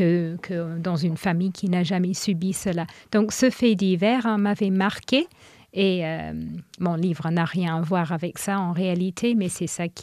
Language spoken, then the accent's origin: French; England, United Kingdom; French is a second language; parce que mes parents sont retournés vivre en Irlande du Nord quand j'ai grandi en Angleterre. Et puis, comme ma mère est nord-irlandaise, mes parents sont retournés là-bas. Mais j'ai encore mes oncles et mes tantes dans le sud-ouest de l'Angleterre.